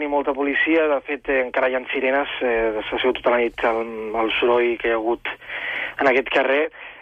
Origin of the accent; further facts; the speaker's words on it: Figueres, Catalonia, Spain; now in Paris, France; Bé, soc de Cadaqués, perdó.